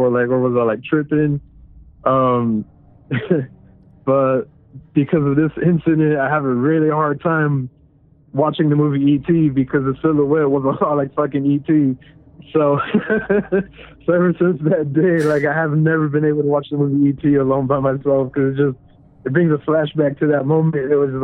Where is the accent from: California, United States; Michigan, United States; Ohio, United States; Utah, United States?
California, United States; First time caller, long time listener. I'm from California, and so my story happened about when I was maybe third, fourth grade back in like 1995.